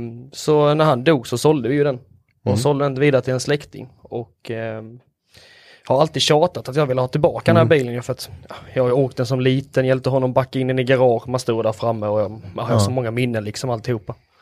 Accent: Halmstad, Halland County, Sweden; från Halmstad.

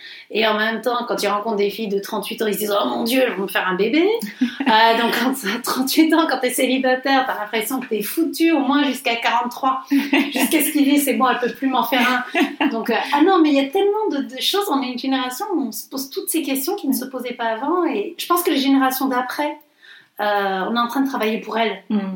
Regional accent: Montpellier, Occitanie, France; parce qu'on est provincial, on est de Montpellier

